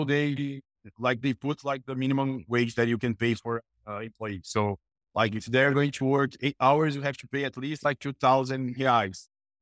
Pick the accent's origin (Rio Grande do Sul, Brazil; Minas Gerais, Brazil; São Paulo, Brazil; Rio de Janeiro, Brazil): São Paulo, Brazil; But I was from the poor community. I grew up in Campo Limpo. It's jobs. It's in São Paulo, but it's kind of, it's not a favela, but it's almost a favela that you guys know here.